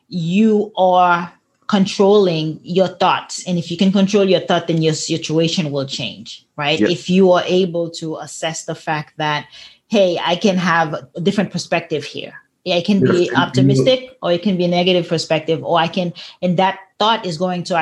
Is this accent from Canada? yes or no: no; Haiti; I'm an immigrant myself. I'm from Haiti.